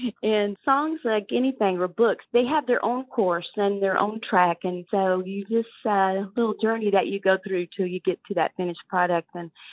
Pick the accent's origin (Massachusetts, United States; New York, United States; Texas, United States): Texas, United States; now in Korea; And I was like, God, just a girl from a small town in Texas.